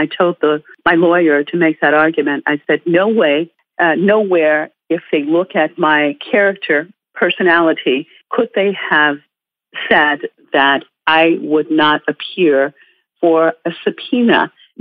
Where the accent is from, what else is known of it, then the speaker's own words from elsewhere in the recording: United States; now in Iran; But because I am American and because I live in Iran